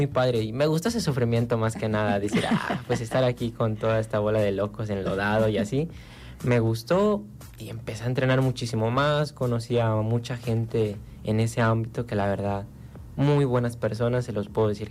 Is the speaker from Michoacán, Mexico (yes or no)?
no; Jojutla, Morelos, Mexico; Soy de aquí de Jojutla, orgullosamente de Barrio Las Calaveras, de aquí cerquita.